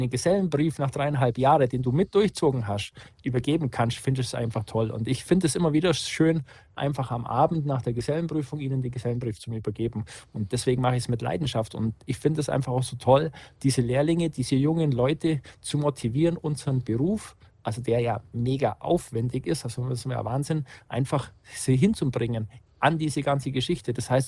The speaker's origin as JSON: {"language": "German", "town": "Augsburg", "region": "Bavaria", "country": "Germany", "said": "Ich bin tatsächlich Unterallgäuer. Hier schimpfen sie immer ein bisschen, weil Oberallgäu und Unterallgäu ist doch ein bisschen anders, aber tatsächlich bin ich Allgäuer, komme aber aus Augsburg."}